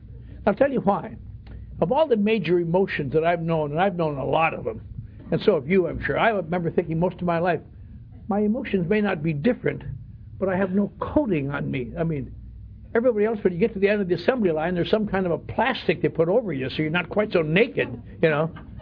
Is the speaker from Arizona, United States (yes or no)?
no; Wisconsin, United States; I was raised in the Norwegian Lutheran Church in northern Wisconsin.